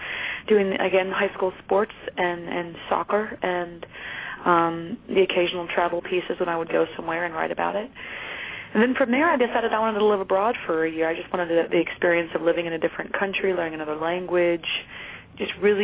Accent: Florida, United States; And so I really, always say I grew up in Florida. That's my home.

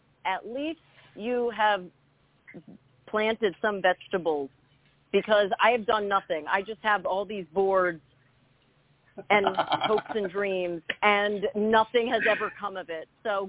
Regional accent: New Jersey, United States; I grew up in Jersey. I'm a New Jersey girl.

